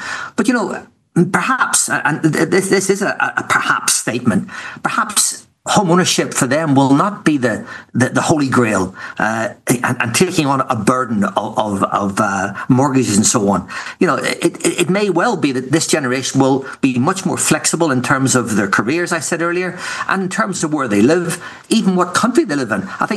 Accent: Ireland; I'm from Ireland

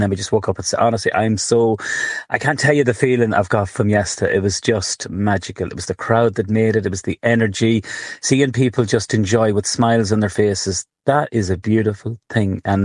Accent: Cavan, County Cavan, Ireland; I know I'm from Cavanaugh, and I slow down.

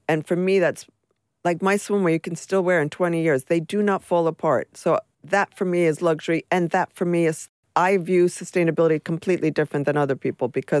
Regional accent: United States; now in London, United Kingdom; And I remember being American living in London

